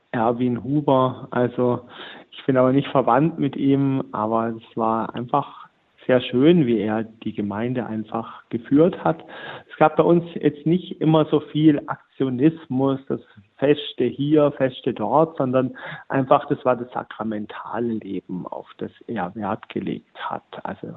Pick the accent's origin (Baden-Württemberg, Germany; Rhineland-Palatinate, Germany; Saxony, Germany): Baden-Württemberg, Germany; Uhldingen; Mein Pfarrer war ja letzten Endes in über 40 Jahre Pfarrer in Uldingen, wo ich herkomme.